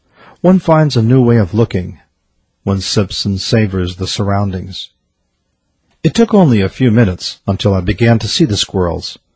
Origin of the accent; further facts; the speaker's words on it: Midwest, United States; I grew up in the Midwest, where squirrels were residents.